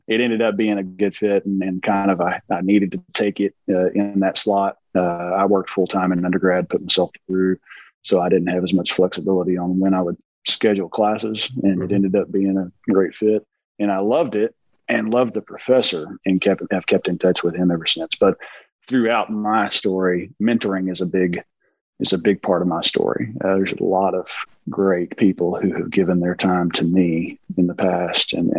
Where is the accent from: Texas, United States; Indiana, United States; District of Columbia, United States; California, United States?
Texas, United States; Fort Worth; I'm from Fort Worth. My office is in Fort Worth, but I work remote almost 95%+ of the time. Spend kind of split time between Central Texas and West Texas.